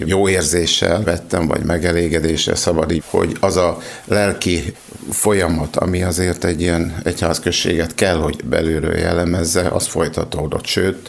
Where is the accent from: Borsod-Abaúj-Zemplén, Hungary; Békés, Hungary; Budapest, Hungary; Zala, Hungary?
Borsod-Abaúj-Zemplén, Hungary; Sajószentpéter; born there; de Sajó Szentpéteré vagyok, mert itt születtem, de nem itt nevelkedtem, tehát gyerekként, igaz, hogy a Sajóvölgyén onnan származom